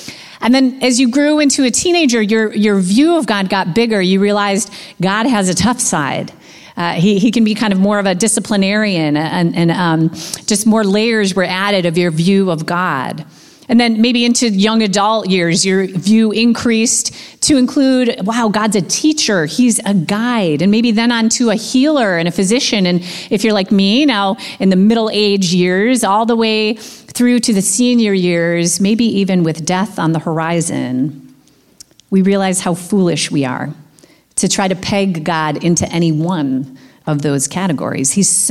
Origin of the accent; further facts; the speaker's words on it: Orchard Park, New York, United States; growing up in Orchard Park, of course, was a Bills fan, grew up watching the Bills in the glory days in the 90s